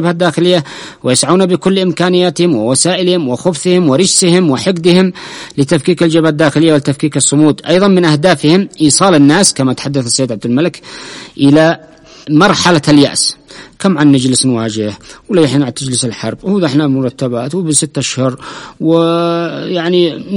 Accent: Yemen; نحن كشعب يمني

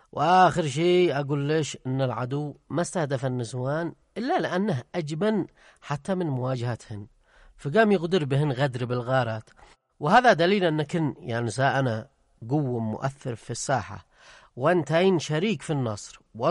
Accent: Yemen; كان عندنا في اليمن

